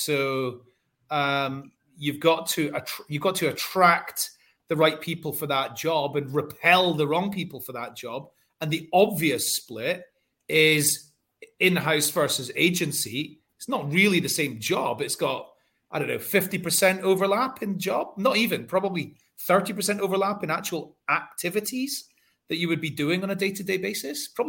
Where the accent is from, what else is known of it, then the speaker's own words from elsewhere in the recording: Scotland, United Kingdom; I'm just Scottish.